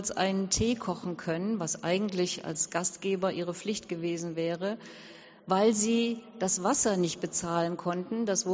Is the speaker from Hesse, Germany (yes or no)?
no; Duisburg, North Rhine-Westphalia, Germany; born there; Ich bin in Duisburg geboren, am schönen Rhein, in einem armen Stadtteil im Jahr 1956, also 11 Jahre nach Kriegsende.